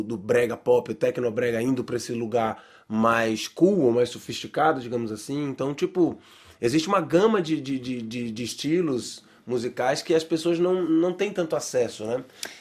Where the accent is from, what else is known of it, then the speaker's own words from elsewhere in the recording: Belém, Pará, Brazil; eu, por exemplo, sou de Belém do Pará.